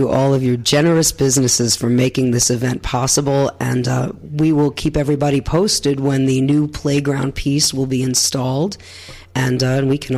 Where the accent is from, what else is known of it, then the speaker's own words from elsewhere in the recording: Brooklyn, New York, United States; And also coming from a big city, you know, I'm from Brooklyn and from New York City originally